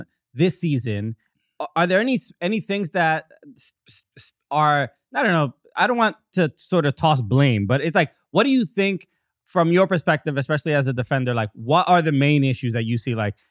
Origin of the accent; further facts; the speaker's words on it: United States; I'll speak as an American in New York